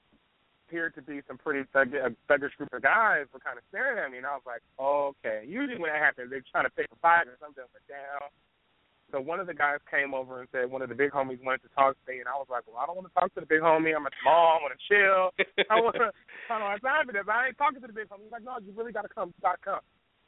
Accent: Compton, California, United States; It's interesting. I grew up in Compton. I'm a church kid.

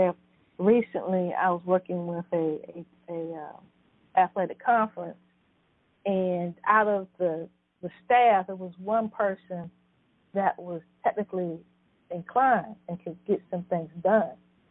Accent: Sussex, Virginia, United States; I just secured a speaking engagement to some middle school students in my hometown, Sussex, Virginia.

